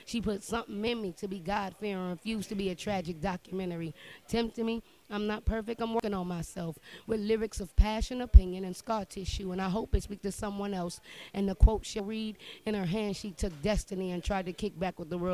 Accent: Richmond, California, United States; I'm from Richmond. Yeah, so I'm Richmond, California, though.

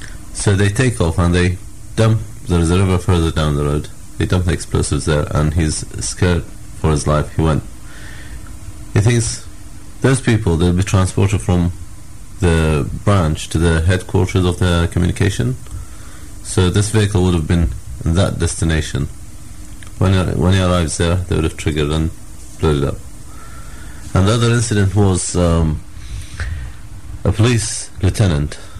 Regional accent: Iraq; also born or lived in United Kingdom; I'm Iraqi British, from Iraqi background. I've lived about 50% of my life in Iraq and the other 50% in Britain.

